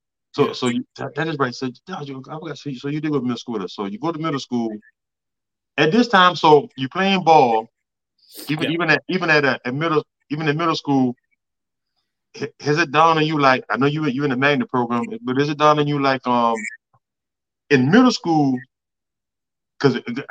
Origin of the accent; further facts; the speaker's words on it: Orangeburg, South Carolina, United States; I tell some people growing up in Orangeburg, even I talked to everybody about this